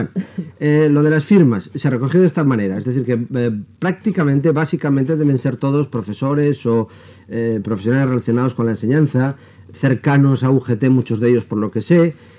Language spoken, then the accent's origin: Spanish; Catalonia, Spain; en el uso lingüístico está que yo diga que también soy catalán